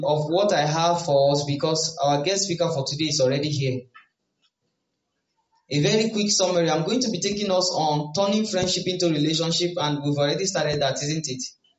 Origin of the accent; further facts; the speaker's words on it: Kogi, Nigeria; also born or lived in Kano; So I left my hometown, which was Kogi State, and went back to Kano because that was where we were born, before we came down.